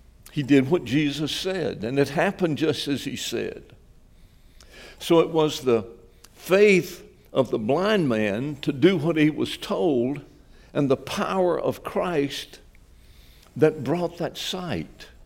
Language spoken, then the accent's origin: English; Reidsville, North Carolina, United States; Bruce mentioned that I grew up in Reidsville. I grew up in the home of a bivocational pastor. My daddy was a machinist by day at the American Tobacco Company in Reidsville.